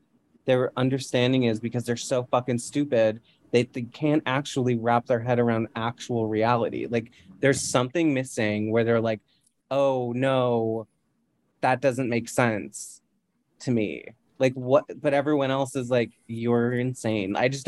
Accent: Canada; And I'm Canadian.

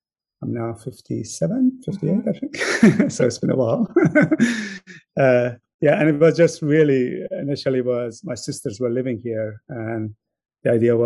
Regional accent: Iran; English is a second language; But when you're growing up in Iran, and my parents never forced me, but it was always implied that we're either going to be doctors or engineers.

